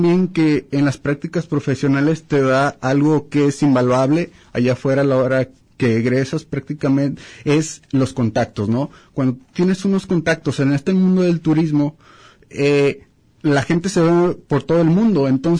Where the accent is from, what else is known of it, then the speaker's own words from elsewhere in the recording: Mexico; Y uno como mexicano, pues como que si tenemos ese miedo, ¿no? Incluso los que somos de provincia